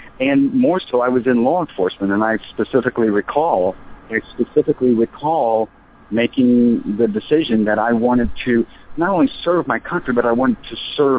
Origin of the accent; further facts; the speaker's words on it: Cincinnati, Ohio, United States; So that is the environment that I grew up in Cincinnati, Ohio, in an area called Athens State, which is, you know, a very low-income area at the bottom of Price Hill in Cincinnati, Ohio.